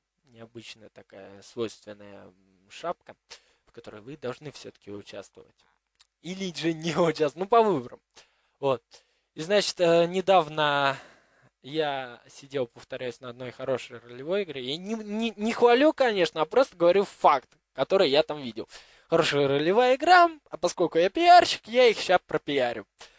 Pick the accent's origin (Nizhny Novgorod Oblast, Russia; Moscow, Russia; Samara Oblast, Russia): Nizhny Novgorod Oblast, Russia; Nizhny Novgorod; Вот, если захочу куда-то смотаться из Нижнего Новгорода, так я смотаюсь из Нижнего Новгорода, но вернусь всегда туда, потому что мои корни, мое начало всегда от Нижнего Новгорода происходит.